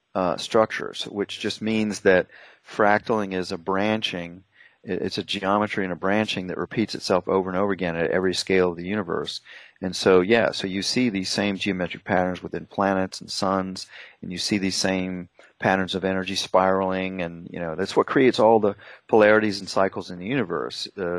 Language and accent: English; New Smyrna Beach, Florida, United States; that ley line comes right through my hometown here in New Smyrna Beach.